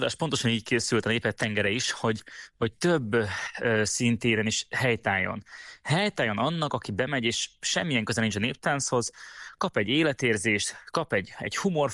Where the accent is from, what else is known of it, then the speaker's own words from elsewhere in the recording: Békéscsaba, Békés, Hungary; also born or lived in Oradea; nagyon sokat töltöttem a gyerekkorom az életemet, tehát ott nevelkedtem föl, minden nyáron ott voltunk a nagyszülőknél, és nagyon sokat jártunk oda rokonokhoz, Békés Csabán éltünk, és hát rengeteget jártunk át.